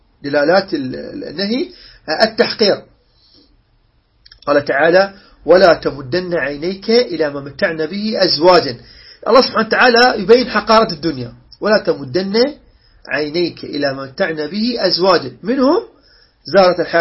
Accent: Iraq; إحنا عندنا بالعراق

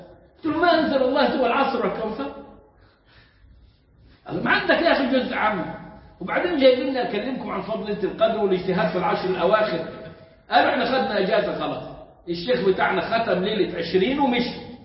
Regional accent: Egypt; احنا كمصريين

